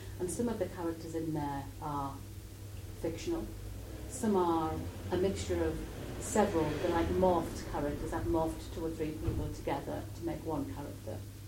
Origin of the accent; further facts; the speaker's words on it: Thornaby, North East England, United Kingdom; the place where I was brought up in Thornaby on Teesside, about my childhood and so on.